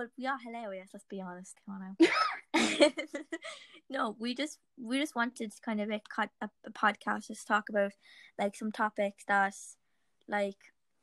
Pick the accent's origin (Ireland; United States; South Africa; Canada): Ireland; Cork, Munster; I heard then that there's supposed to be a protest in Cork, because I'm from Cork.